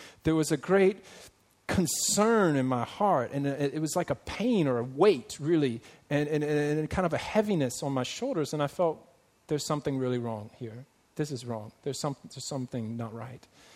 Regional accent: United States; now in Hong Kong; And in my life growing up, I'm from America originally, and I grew up, and we use a broom to sweep our floors.

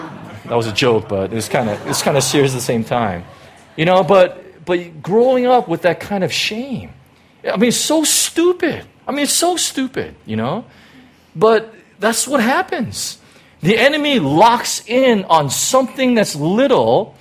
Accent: Chicago, Illinois, United States; So I grew up in Chicago, you know, that's the proper way of saying it. As a Korean, I was the only Asian in my whole school.

